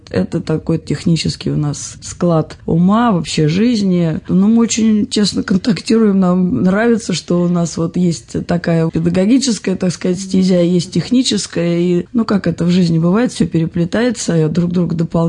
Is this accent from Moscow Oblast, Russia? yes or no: yes; Ramenskoye, Moscow Oblast, Russia; потому что я и родилась в Раменском, и училась в Раменском.